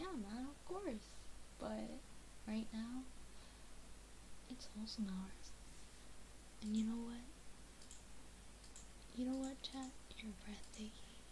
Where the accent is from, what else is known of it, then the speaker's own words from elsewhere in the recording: United States; I'm American. Yeah, I'm American, but I live right on the border of Canada. And my family are Canadians.